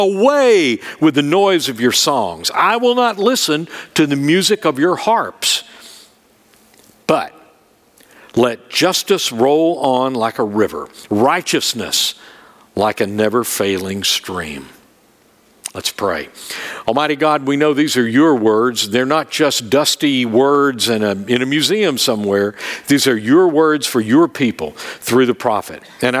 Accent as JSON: {"language": "English", "region": "Tennessee", "country": "United States", "said": "I did a wedding at a wedding venue in Sevier County. I'm from Sevier County"}